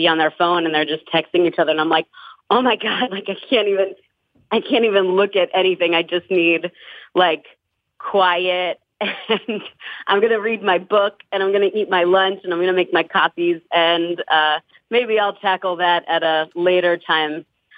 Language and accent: English; New Jersey, United States; I'm from North Jersey.